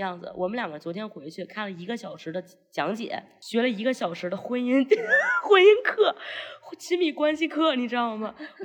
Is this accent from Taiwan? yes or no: no; Beijing, China; 作为北京人，狂喜，赢了，扬眉吐气，扬眉吐气一次